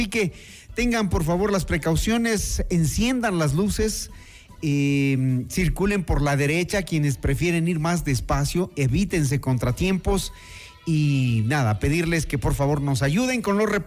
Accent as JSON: {"language": "Spanish", "town": "Quito", "region": "Pichincha", "country": "Ecuador", "said": "en el sur de Quito, en el sector del Valle de los Chillos, que es de donde yo vengo."}